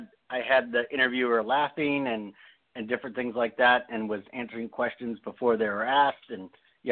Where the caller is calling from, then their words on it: California, United States; California.